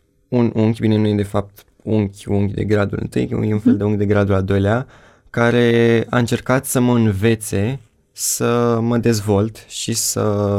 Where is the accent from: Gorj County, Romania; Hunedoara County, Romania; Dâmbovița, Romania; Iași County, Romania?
Dâmbovița, Romania; Sperietieni; Am 16 ani, vin din Sperietieni, județul Dâmbovița